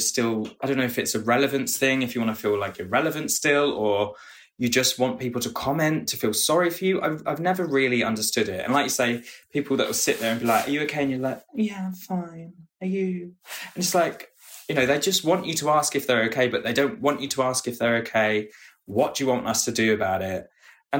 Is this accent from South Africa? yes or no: no; United Kingdom; And me as a British person, I'm moany and I'm never happy and I'm exhausted all the time.